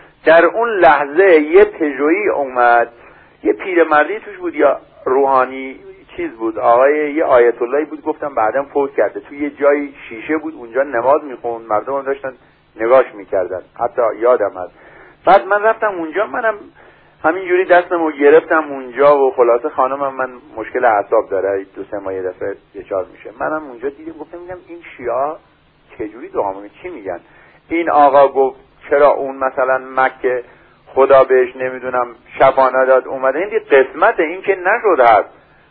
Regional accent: Kurdistan, Iran; گفتم من بچه کردستانم

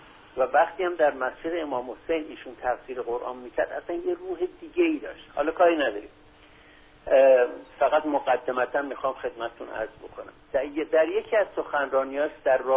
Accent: Iran; گفتم من ایرانی هستم. گفت سنی هستی یا شیعه؟ گفتم شیعه هستم.

